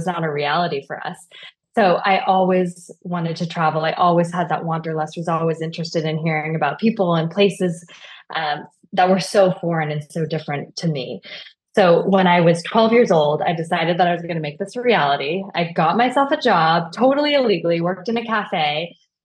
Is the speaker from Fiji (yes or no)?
no; California, United States; I'm from California.